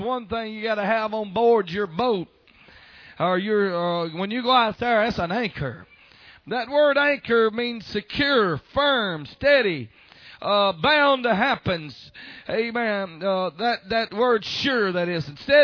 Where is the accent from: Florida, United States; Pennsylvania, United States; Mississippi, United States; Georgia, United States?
Mississippi, United States; Pascagoula; So I tell folks I was from Pascagoula, Mississippi, which is a city, and I pastored in the country, and I tell folks I'm a country city slicker.